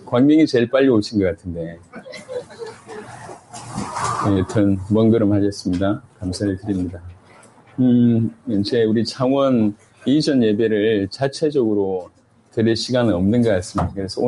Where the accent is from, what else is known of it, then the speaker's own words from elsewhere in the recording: Masan, South Gyeongsang, South Korea; 제또 고향이 마산이고, 마산에서 이제 고신 측에서 이렇게 잘 훈련받았습니다.